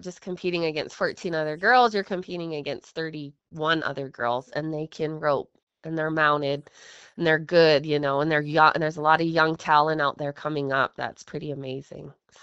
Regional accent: Browning, Montana, United States; So I entered my hometown rodeo, which is Browning, Montana, because I'm like, well, that's stupid. I'm 20 miles from home.

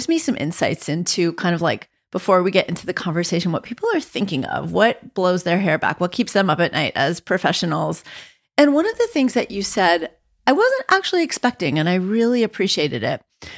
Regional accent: New York, United States; as a New Yorker who grew up in a home of a certain type of immigrant Jewish family

